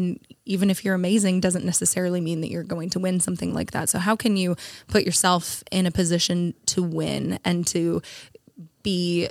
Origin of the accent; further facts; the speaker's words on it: Seattle, Washington, United States; now in Nashville, United States; So like you said, I'm from Seattle and I have always wanted to be a country singer-songwriter.